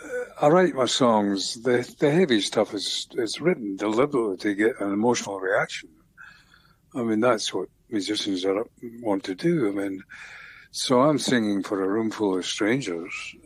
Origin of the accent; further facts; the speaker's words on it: Scotland, United Kingdom; now in Australia; Scotland, where I was born and raised, and Australia, where I lived, you know, I've lived for the last 55 years.